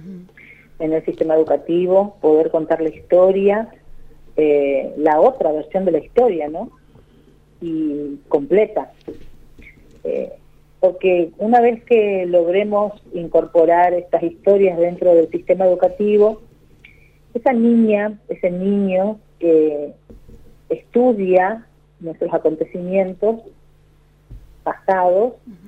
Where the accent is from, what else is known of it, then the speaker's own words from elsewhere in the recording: Chaco, Argentina; Si soy afrodescendiente, si soy argentina, soy chaqueña, sí existimos, y eso denota la existencia de mis antepasados aquí, en este suelo.